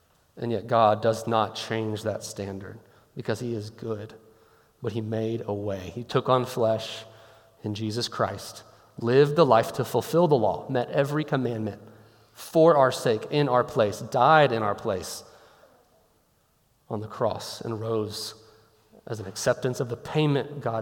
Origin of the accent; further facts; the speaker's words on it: Memphis, Tennessee, United States; I came from Memphis.